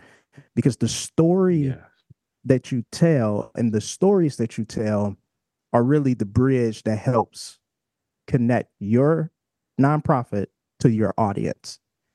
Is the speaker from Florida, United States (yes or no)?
no; Detroit, Michigan, United States; moved away as an adult; now in Minnesota, United States; Yeah, so I'm originally from Detroit, moved to Minnesota for college.